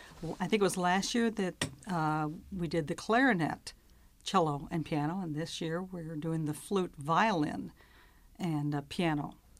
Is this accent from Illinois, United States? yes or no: yes; Quincy, Illinois, United States; Well, I was born in Quincy, Illinois. I've lived in Illinois my whole life, and I came here to go to school